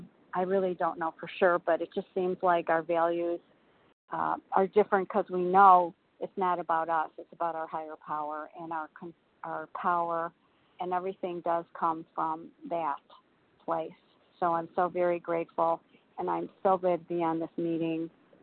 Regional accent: Illinois, United States; I know it's probably my accent. Anyway, I'm from Illinois

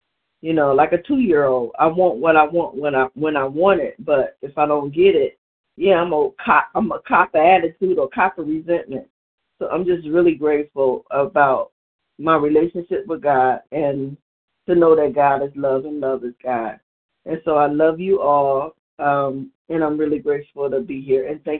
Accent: Cleveland, Ohio, United States; I'm from Cleveland, Ohio.

